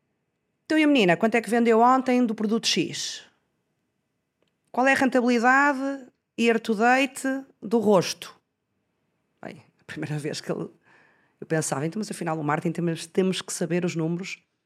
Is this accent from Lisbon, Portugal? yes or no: no; Porto, Portugal; moved away as an adult; also born or lived in Denmark; nasci no Porto, cresci no Porto, estudei biotecnologia e quando acabei o curso em 96, fui para a Dinamarca